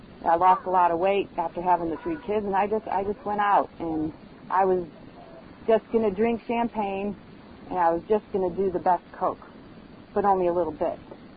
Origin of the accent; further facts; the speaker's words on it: Chicago, Illinois, United States; I got some skills that I didn't have growing up in Chicago.